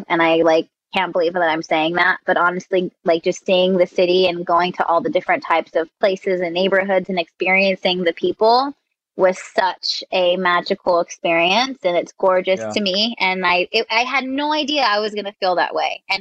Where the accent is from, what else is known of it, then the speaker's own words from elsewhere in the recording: Stockton, California, United States; now in San Diego, United States; So I'm from Stockton, California. Stockton is like 45 minutes away from Sacramento, literally like the smallest town ever. Like, it's just very, very tiny. And then I moved to San Diego. I've been there for about like 9 years.